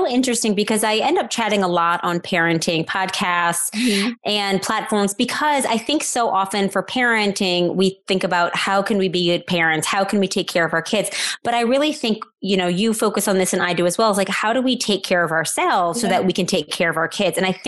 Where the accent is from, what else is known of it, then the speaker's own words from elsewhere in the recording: New Orleans, Louisiana, United States; I live in New Orleans, Louisiana, which is my hometown.